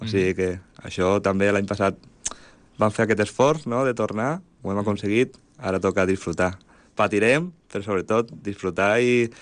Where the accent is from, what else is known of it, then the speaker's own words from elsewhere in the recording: Roda, Catalonia, Spain; vaig acabar aquí, al meu poble, aquí a Roda.